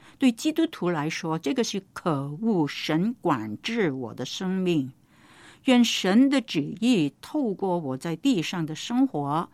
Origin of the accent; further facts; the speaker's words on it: Guangdong, China; 就是我们广东人所说的餐文餐食啊